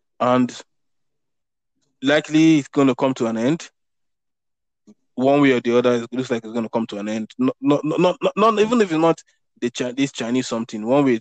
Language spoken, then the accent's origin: English; Nigeria; now in United States; because I'm still a Nigerian. I'm still a Nigerian subject